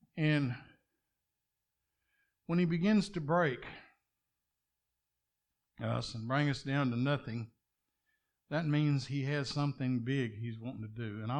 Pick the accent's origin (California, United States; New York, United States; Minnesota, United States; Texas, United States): Texas, United States; accent: Texas drawl; they know I'm from Texas, and they remind me every now and then, you have that Texas drawl, like a twang.